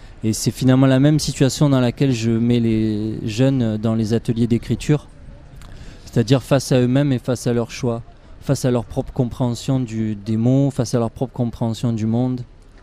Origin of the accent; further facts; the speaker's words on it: Marseille, Provence-Alpes-Côte d'Azur, France; De Marseille.